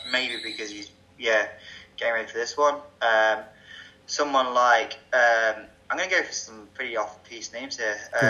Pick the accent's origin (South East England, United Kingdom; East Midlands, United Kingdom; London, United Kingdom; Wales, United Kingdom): East Midlands, United Kingdom; Leicester; I'm from Leicester, so not million miles away.